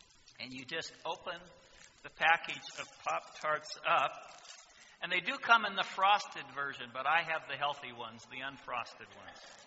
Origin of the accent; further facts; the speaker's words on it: Napa, California, United States; And when I think of Sabbaths growing up as a teenager, I think of growing up in Napa, California, and I have nothing but good, warm, positive memories about Sabbaths as I was growing up.